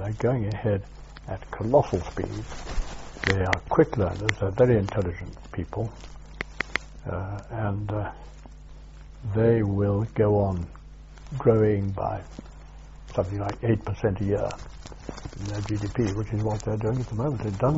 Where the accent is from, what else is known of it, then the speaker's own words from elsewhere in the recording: Hong Kong; born there; because I was born in Hong Kong and my parents were there for many years.